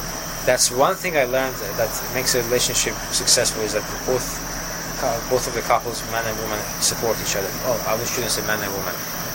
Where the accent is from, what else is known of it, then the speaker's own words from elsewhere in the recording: Tehran, Tehran Province, Iran; now in Lubbock, United States; I was coming from Tehran, a multicultural city, 14 million people living there, mm-hmm, to Lubbock, Texas, a small city, very conservative, and I come from a liberal, very liberal background.